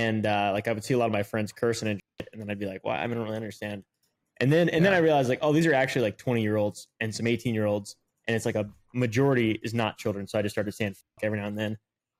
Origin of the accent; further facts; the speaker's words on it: Virginia, United States; because I was homeschooled and I grew up in Virginia, where just a bunch of rednecks